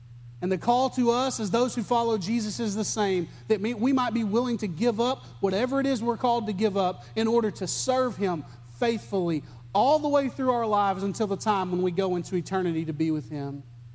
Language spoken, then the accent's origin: English; United States; accent: redneck; but I would say in my redneck accent, I would call it a stater